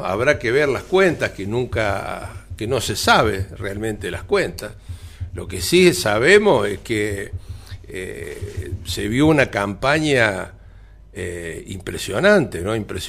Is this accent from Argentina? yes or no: yes; Cosquín, Córdoba, Argentina; el retraso que ha tenido esta comunidad, mi pueblo, Cosquín, no tiene precedentes